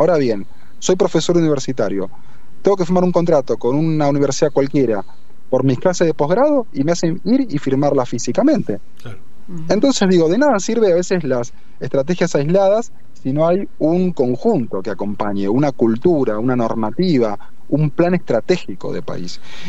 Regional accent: Argentina; Yo, como muchos argentinos y argentinas, la tengo formato físico y formato digital

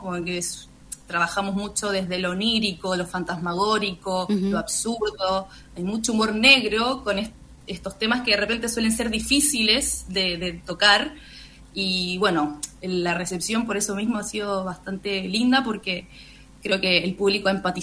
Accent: Chile; y nosotras como chilenas

